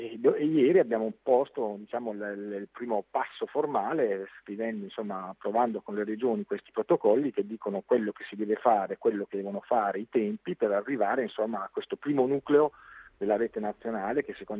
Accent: Emilia-Romagna, Italy; Beh, io sono emiliano

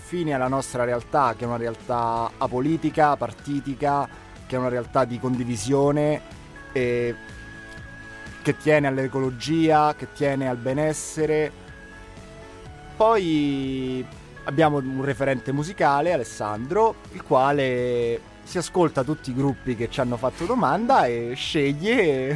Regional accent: Velletri, Lazio, Italy; now in Padua, Italy; faccio archeologia qui a Padova, vengo da Velletri, vicino Roma

